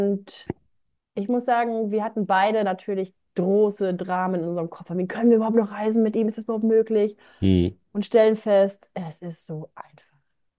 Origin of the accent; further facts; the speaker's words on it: Germany; moved away as an adult; in meiner Heimatstadt in Deutschland.